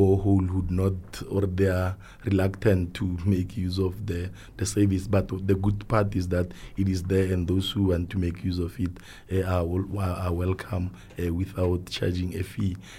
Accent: North West, South Africa; We've had some couple of projects in the Northwest, especially in the area where I hail from.

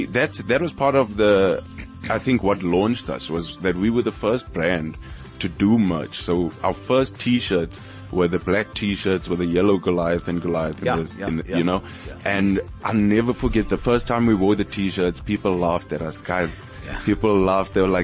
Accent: El Dorado Park, Gauteng, South Africa; I'm originally from El Dorado Park, extension 9.

